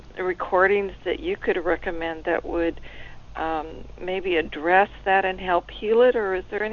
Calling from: Washington, United States; I'm calling from Washington State.

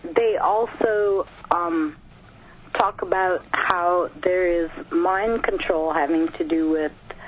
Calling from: Minnesota, United States; I'm calling from Minnesota.

